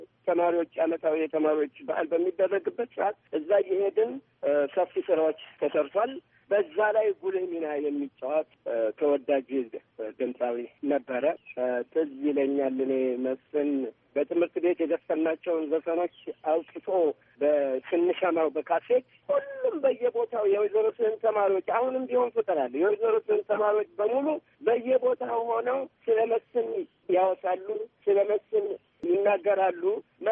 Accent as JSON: {"language": "Amharic", "town": "Dessie", "region": "Amhara", "country": "Ethiopia", "tie": "born or raised there", "said": "በወሎ ክፍለ ሀገር ደሴ ከተማ በተለይ ሮቢት አኖኒማ በሚባለው አካባቢ ተወለድን። እዛ ለብዙ ጊዜ አሳልፈን ለትምህርት ስንደርስ በመምህር ካልወልድ ትምህርት ቤት ከአንድ እስከ ስድስተኛ ክፍል አብረን ተማር።"}